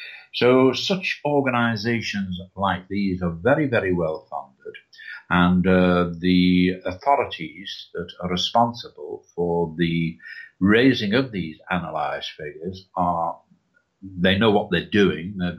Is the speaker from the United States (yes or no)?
no; Ireland; Now, I'm not talking as an Irishman who is anti-English or anything like that.